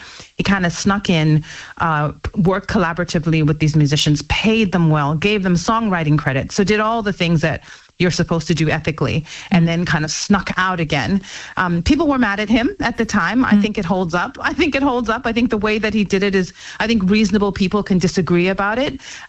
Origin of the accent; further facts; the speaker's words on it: South Africa; born in the 70s, yes. So it very much was a part of the soundtrack of my growing up, and I am a South African